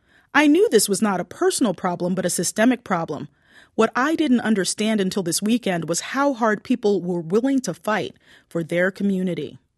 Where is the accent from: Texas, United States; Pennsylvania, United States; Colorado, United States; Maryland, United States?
Maryland, United States; Baltimore; Well, I'm from Baltimore, not the part that looks like The Wire. The house I grew up in has a wide lawn planted with flowers and a backyard filled with fruit trees and vegetable beds.